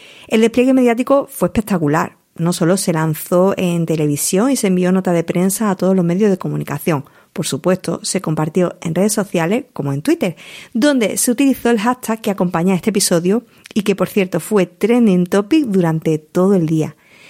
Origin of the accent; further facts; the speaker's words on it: Huelva, Andalusia, Spain; Huelva, como era mi caso, de Almería o de Granada. Durante más de media vida he intentado neutralizar mi acento, ocultarlo